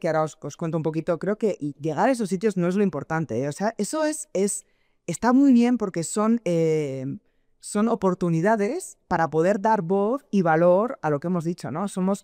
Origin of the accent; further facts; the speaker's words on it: Spain; moved away as an adult; now in Mexico; Yo pues llevo en el país 4 años, en este maravilloso país que adoro, México. Me vine de España